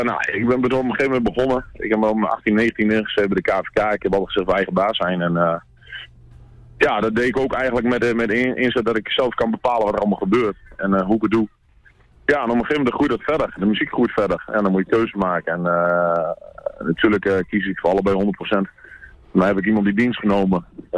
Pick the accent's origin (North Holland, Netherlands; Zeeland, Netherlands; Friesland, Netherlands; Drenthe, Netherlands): Drenthe, Netherlands; Assen; now in Leek, Netherlands; ik kom uit Assen. Tegenwoordig woonachtig in Leek